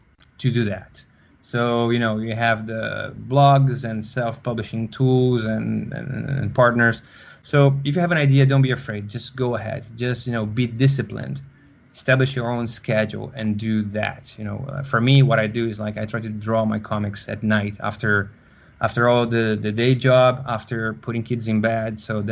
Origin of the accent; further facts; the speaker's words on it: Brazil; But I am an original from Brazil. So back in Brazil, there was no such thing as a comic book market.